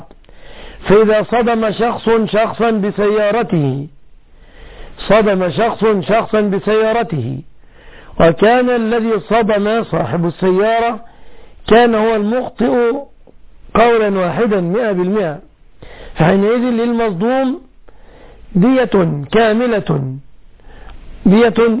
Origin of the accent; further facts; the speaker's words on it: Egypt; في بلادنا مصر